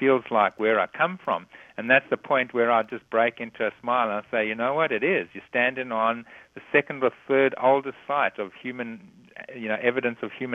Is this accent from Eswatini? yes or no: yes; Eswatini; the farm I grew up on in Swaziland is where the second or third oldest remains ever have been found.